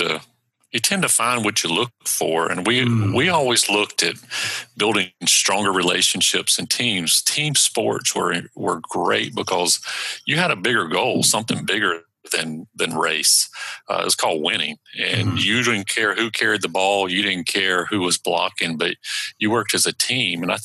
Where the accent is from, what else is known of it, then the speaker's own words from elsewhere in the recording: Douglasville, Georgia, United States; I was born outside of Atlanta, Georgia, in a little place. I grew up in Douglasville, Georgia. And so that's where my roots are.